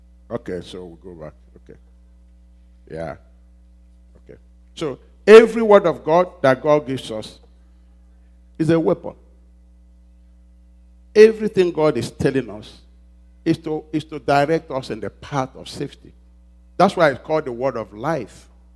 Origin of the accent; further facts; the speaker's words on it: Nigeria; I'm sorry. I'm Nigerian first.